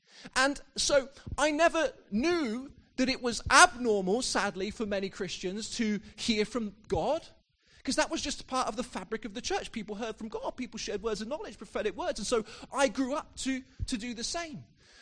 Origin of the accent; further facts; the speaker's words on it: Exeter, South West England, United Kingdom; I'm so grateful to the church that I was brought up in back in my hometown of Exeter.